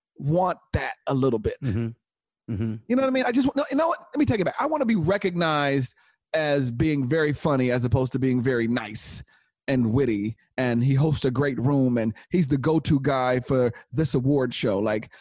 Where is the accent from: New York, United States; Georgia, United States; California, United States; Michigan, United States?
California, United States; Inglewood; which is great because I'm from Inglewood, and it's great when I could bring people like you and Dave and Tiffany down